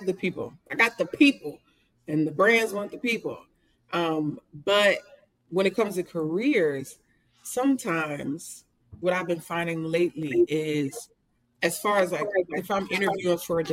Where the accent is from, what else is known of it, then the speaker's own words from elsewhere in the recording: Philadelphia, Pennsylvania, United States; I come from Philly and I come from hard times.